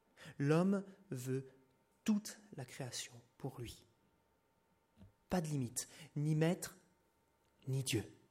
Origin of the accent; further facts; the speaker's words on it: France; Mais je suis français.